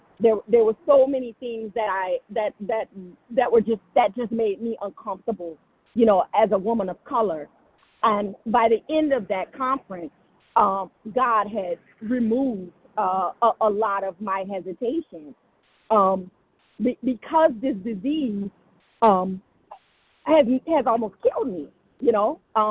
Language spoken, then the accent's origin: English; New Orleans, Louisiana, United States; my life as an African-American woman growing up in the Deep South, in New Orleans